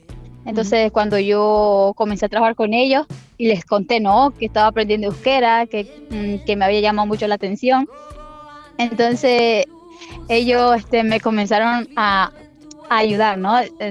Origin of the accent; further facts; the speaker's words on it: Nicaragua; now in San Sebastián, Spain; soy de Nicaragua. Hace 4 años vine a vivir a Donosti.